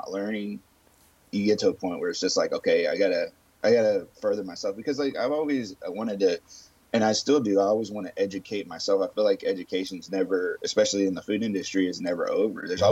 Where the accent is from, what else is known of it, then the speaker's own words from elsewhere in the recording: San Marcos, Texas, United States; a lot of people from my hometown, San Marcos, they were asking, you know, hey, you're going to be in town, you know, and then friends from Austin